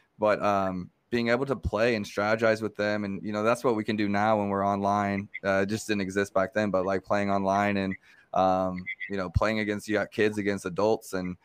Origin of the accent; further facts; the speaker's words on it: Montreal, Quebec, Canada; born there; because I'm a Canadian. I'm a dual citizen. I was born in Montreal